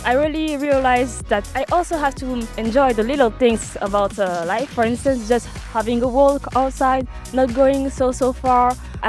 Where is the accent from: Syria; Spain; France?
France; Île-de-France; English is a second language; I'm 22 years old. I will turn 23 soon. I'm from France, near Paris, in a little city that nobody knows, at 1 hour in the north of Paris.